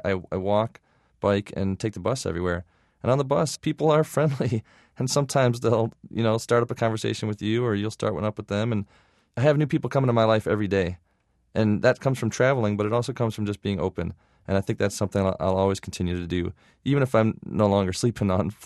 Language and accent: English; Michigan, United States; And, you know, growing up in Michigan and, you know, you see what a lot of people in a lot of parts of the country are going through.